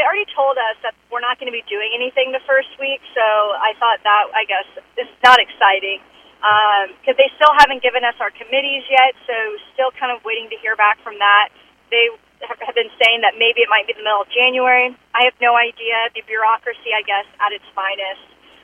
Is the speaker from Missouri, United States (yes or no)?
yes; Stewartsville, Missouri, United States; now in Caldwell, United States; I'm the representative-elect for District 2, and I grew up in Sturtzville-Maysville area. I grew up on a fifth-generation farm. Now I live in Caldwell and Hamilton